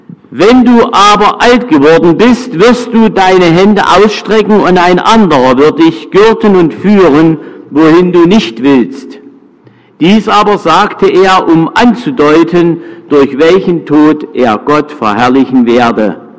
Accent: Thuringia, Germany; Bei uns in Thüringen ist das alles ein bisschen lockerer. Ich muss mich erstmal hier in Franken oder Bayern dran gewöhnen, dass das hier ein bisschen anders ist.

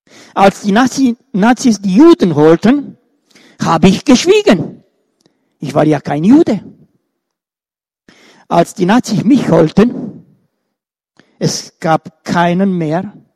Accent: Romania; Ihr wisst, ich stamme auch aus Rumänien und ich bin auch oft eingeladen dort.

